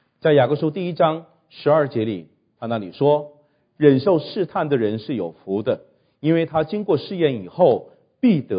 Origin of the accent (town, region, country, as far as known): China